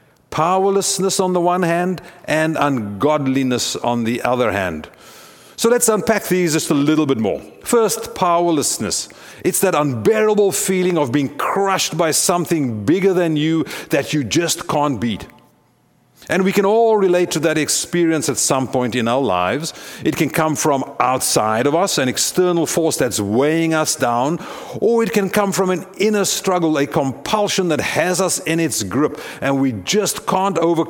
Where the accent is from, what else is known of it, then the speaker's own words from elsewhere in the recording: South Africa; I know this as a South African, having grown up under apartheid.